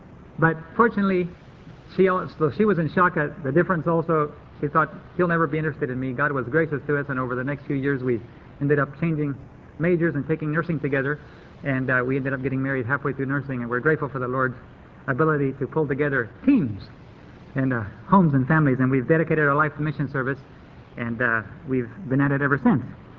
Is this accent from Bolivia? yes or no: yes; Bolivia; I grew up with her in Bolivia.